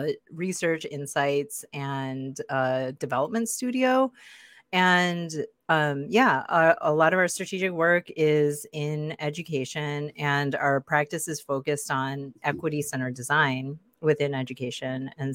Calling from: Seattle, Washington, United States; So I'm calling in from Seattle

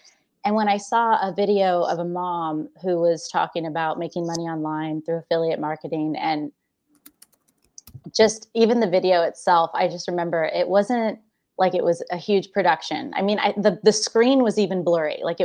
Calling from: San Jose, California, United States; I'm in San Jose, California, so South Bay.

